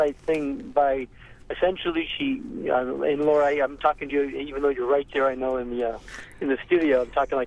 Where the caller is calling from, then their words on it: Nevada, United States; I'm in Nevada right now, and I'm calling in from Nevada